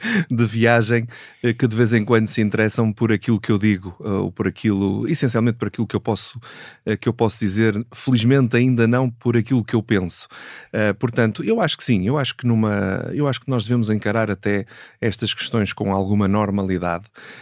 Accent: Portugal; enquanto português, enquanto fervoroso adepto desta grande nação

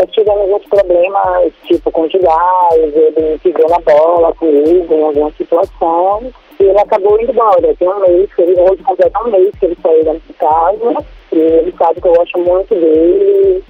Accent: Aracaju, Sergipe, Brazil; Eu sou de Aracaju.

